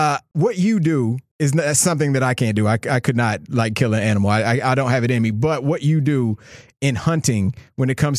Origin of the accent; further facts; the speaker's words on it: Georgia, United States; I grew up in Clayton County, which was in Georgia, which is, you know, kind of close to the Atlanta airport, actually where the Atlanta airport is.